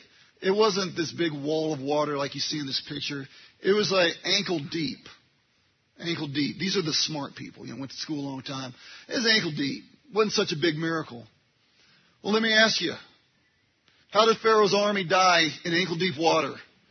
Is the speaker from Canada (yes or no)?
no; California, United States; now in Illinois, United States; Well, I never thought I'd be living in Illinois. I was growing up in California.